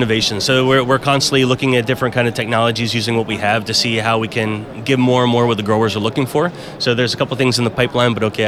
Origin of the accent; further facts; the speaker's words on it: Cincinnati, Ohio, United States; moved away; Yeah, I'm born and raised in Cincinnati, Ohio. So, but I've been living in Europe for close to 13, 14 years now.